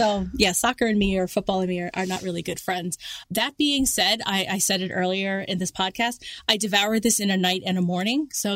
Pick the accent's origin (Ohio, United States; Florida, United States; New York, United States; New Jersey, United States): New York, United States; New York City; I'm from New York, where we are known for our cynicism, right?